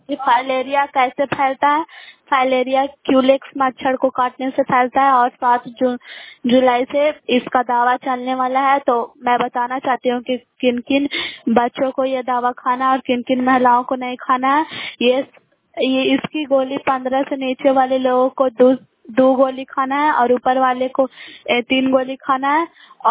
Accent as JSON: {"language": "Hindi", "town": "Bairiganj", "region": "Bihar", "country": "India", "said": "ग्राम बैरीगंज post मकरौता जिला नालंदा की निवासी हूँ और मैं 12th स्टैंडर्ड में पढ़ती हूँ।"}